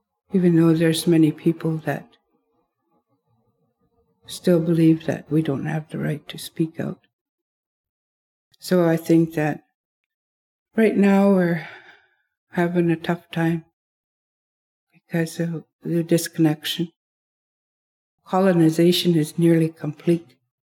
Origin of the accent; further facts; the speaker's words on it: United States; I stood up in that class. And I told her, I said, I'm Indian. And I said, none of my family is dirty, lazy, or drunkards.